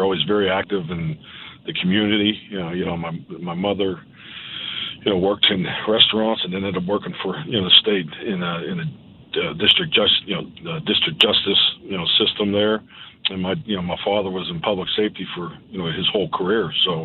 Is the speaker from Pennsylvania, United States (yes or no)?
yes; Pittsburgh, Pennsylvania, United States; I'd always say I'm from Greenfield. I mean, I think people thought Greenfield was like a city back in Pittsburgh.